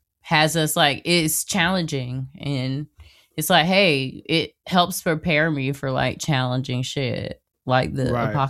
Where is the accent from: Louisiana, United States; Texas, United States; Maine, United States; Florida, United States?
Florida, United States; Jacksonville; now in New York, United States; And also, I'm from Florida. Sanford is like an hour away from Jacksonville.